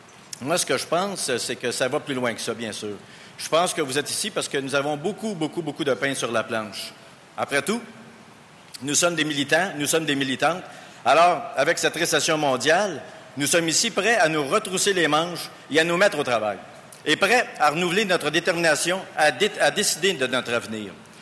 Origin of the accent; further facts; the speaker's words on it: Montreal, Quebec, Canada; Je viens de Montréal.